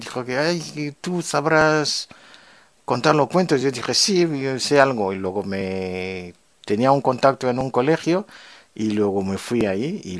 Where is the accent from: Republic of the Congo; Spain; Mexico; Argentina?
Republic of the Congo; del Congo, bueno, soy del Congo, de la República del Congo, no de la República Democrática del Congo